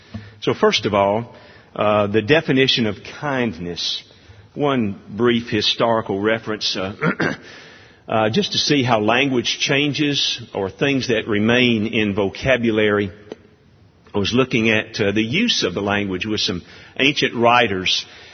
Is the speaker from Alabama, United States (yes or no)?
yes; Alabama, United States; Growing up in North Alabama, it was commonplace when summertime came